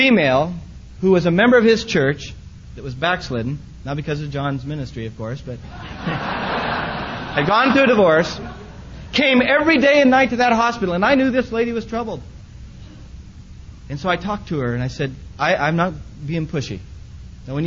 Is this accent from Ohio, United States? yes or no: no; Applegate, Oregon, United States; I'm from Oregon. I said, where? I said, Applegate.